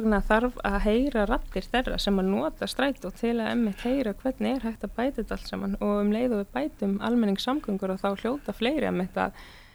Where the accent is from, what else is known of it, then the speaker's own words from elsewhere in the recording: Reykjavík, Capital Region, Iceland; þegar fólk spyr hvaðan ertu og maður segir bara já þú veist breiðolti ég hérna íslensk og þá fólk ekki alveg sammála manni sko því maður með svona dökkt litarhaft.